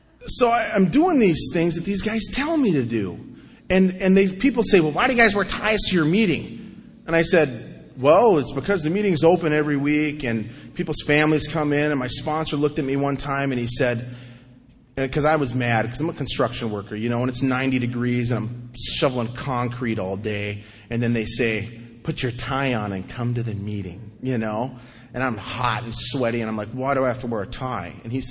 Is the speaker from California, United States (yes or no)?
no; North Dakota, United States; I'm from North Dakota.